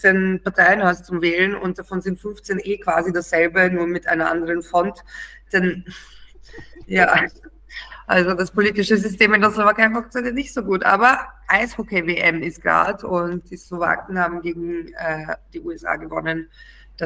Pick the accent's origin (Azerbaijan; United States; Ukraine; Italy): Ukraine; Kyiv Oblast; Wir sind in der Nähe von Tschernobyl nämlich aufgewachsen